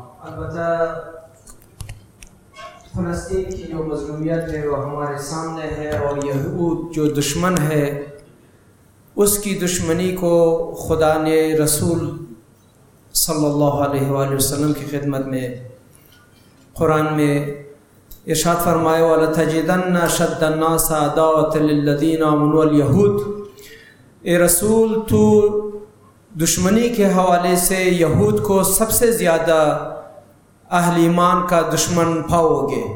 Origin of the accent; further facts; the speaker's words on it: Quetta, Balochistan, Pakistan; میں سرزمین کوئٹہ سے تعلق رکھتا ہوں